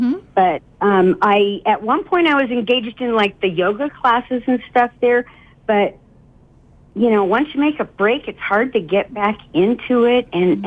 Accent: California, United States; I'm from California where it's like we're professional tanners and image and looks and all of that.

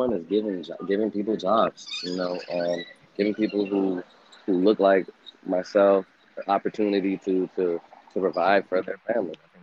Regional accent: Jamaica; also born or lived in New York / Florida; And we had similar backgrounds and similar stories, being both Jamaican, having lived in New York and lived in Florida as well.

